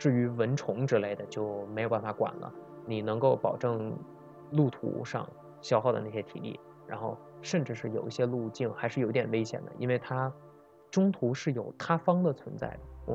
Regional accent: North China, China; 因为我从小生活在北方的城市

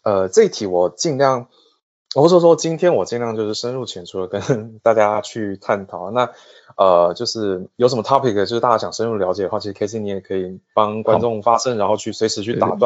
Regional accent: Taichung, Taiwan; moved away as an adult; now in Shanghai, China; 我是台湾人，台中人，然后今年大概今年35岁，然后呢我在上海发展了差不多7年左右，然后整个 career 前3年在台湾，然后后面7年在上海工作。

